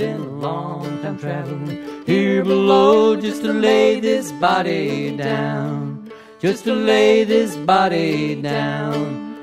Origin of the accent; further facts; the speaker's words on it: Chicago, Illinois, United States; also born or lived in Kansas; Well, I was born in Chicago in 1954, and we moved to Kansas almost immediately, and I was there till about 1960. And so I learned, my first memories are of Kansas. And then we went to Chicago, and I went to through grade school and high school in the Chicago area.